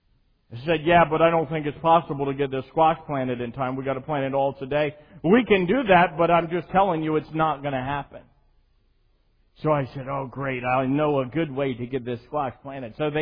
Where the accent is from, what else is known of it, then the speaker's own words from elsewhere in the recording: Amish country, United States; I grew up in Amish country